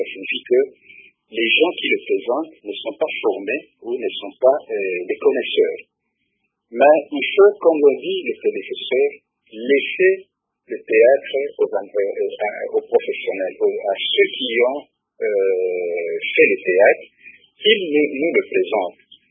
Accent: Kigali, Rwanda; je suis aussi de Kigali

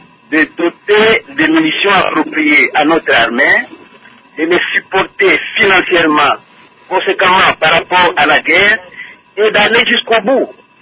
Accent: Goma, North Kivu, DR Congo; je viens de Goma, j'étais à Goma il n'y a pas longtemps

